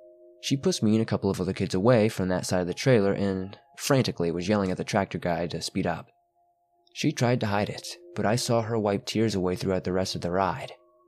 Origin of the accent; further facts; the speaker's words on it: New Jersey, United States; So I grew up in South Jersey, very close to the Pine Barrens.